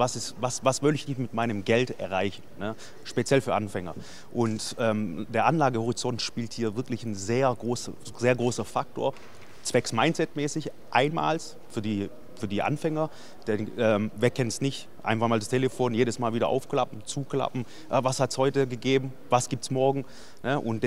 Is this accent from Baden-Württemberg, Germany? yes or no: yes; Baden-Württemberg, Germany; ich als Schwabe